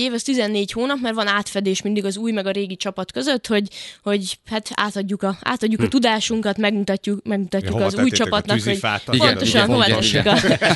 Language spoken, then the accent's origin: Hungarian; Hungary; Hát én magyarként voltam egyedül, de egyébként egy 12 fős társaságnak voltam a része.